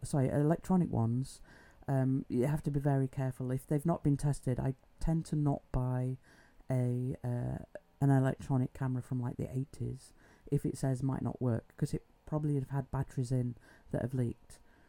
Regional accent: Wakefield, Yorkshire and the Humber, United Kingdom; I'm from Wakefield and we have a bridge that has a church on it called Chantry Bridge. It's beautiful. I love it. It's one of my favourite places in Wakefield.

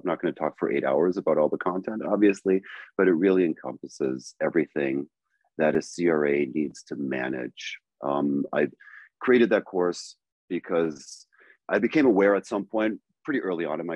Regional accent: Germany; moved away as an adult; now in United States; I'm an American, but I did spend 32 years growing up and living in Germany. So that's where I also kicked off my career in clinical research.

